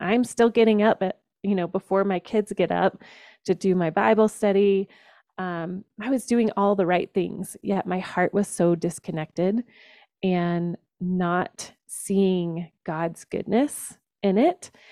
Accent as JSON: {"language": "English", "region": "Georgia", "country": "United States", "tie": "born or raised there", "said": "So I grew up in Georgia. I went to church every Sunday. I went to youth group, went to college, was part of Christian ministry, got married, had children."}